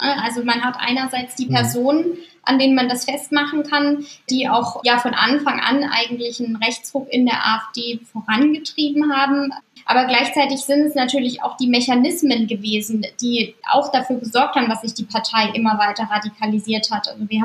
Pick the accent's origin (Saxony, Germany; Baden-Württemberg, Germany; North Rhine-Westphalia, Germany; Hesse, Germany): Saxony, Germany; Also ich komme selber auch aus Sachsen und bin da aufgewachsen.